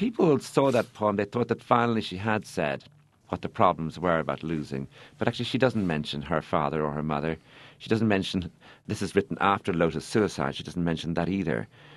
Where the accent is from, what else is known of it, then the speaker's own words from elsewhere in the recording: Leinster, Ireland; I grew up in County Wexford, which has sea on two sides. It's rural Ireland, and people have very good manners.